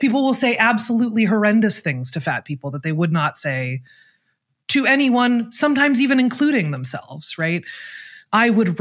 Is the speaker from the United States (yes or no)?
yes; Portland, Oregon, United States; I am from Portland, Oregon. I am not built for this business.